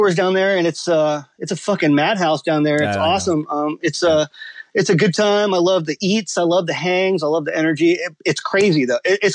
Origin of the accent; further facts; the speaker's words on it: Brazil; first language Portuguese; English is a second language; also born or lived in United States; Well, I'm Brazilian. My parents are both from Brazil. I was born in the States.